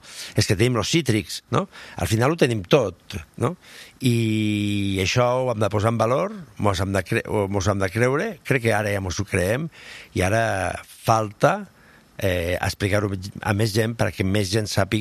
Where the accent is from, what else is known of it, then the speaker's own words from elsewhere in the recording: Catalonia, Spain; Som Terres de l'Ebre, que som quatre comarques, Montsià, Baix Ebre, Ribera d'Ebre i Terra Alta, vale?